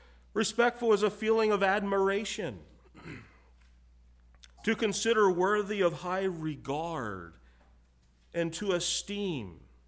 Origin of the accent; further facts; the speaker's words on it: Pennsylvania, United States; and I'm from Pennsylvania, and I like to shake hands, meet people, that's respectful.